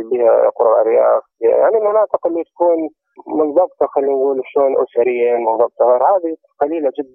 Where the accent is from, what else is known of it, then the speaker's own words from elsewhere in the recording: Iraq; من المحاكم الموجودة عندنا بالعراق أنه يعتقل